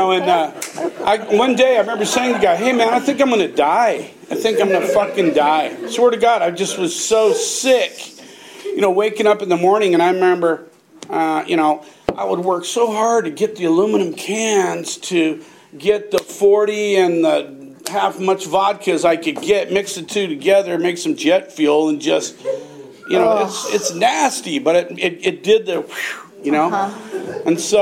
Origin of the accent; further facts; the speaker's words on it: Berkeley, California, United States; I grew up in Berkeley, and my parents were intellectual